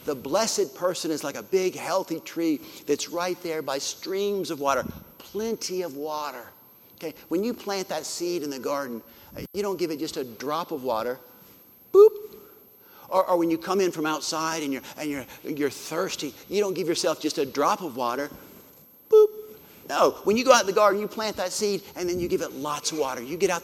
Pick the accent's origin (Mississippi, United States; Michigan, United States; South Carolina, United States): South Carolina, United States; I grew up in South Carolina near Lawson's Fork Creek, and we loved to play near the creek